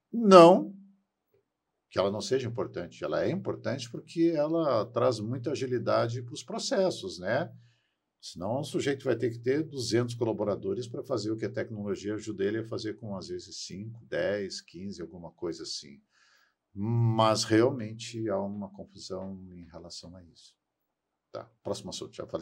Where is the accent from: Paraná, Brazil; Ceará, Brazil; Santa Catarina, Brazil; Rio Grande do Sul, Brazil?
Rio Grande do Sul, Brazil; eu sou gaúcho, tenho duas filhas, dois genros também.